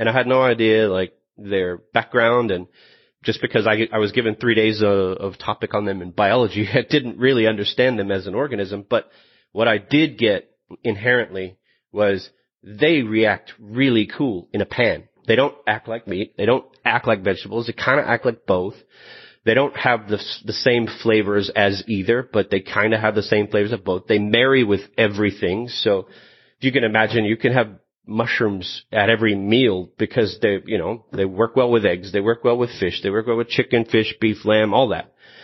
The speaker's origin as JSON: {"language": "English", "town": "Midland", "region": "Texas", "country": "United States", "said": "I came from Midland, Texas. That's, I don't know if you guys know where that is, but it's about 5 hours west of you."}